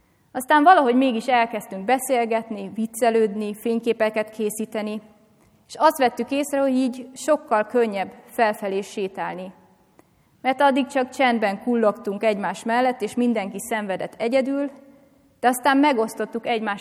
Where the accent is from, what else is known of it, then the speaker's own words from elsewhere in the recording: Great Hungarian Plain, Hungary; Én alföldi vagyok, úgyhogy ismerek kellemesebb elfoglaltságokat is